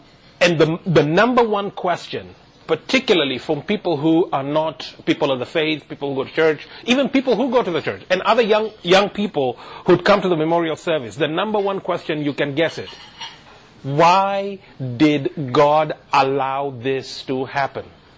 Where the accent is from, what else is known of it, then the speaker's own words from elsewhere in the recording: Kenya; moved away as an adult; now in Canada; I come originally from Kenya. So I was born and brought up in Kenya, came to Canada in 2000, went to college here and all that stuff.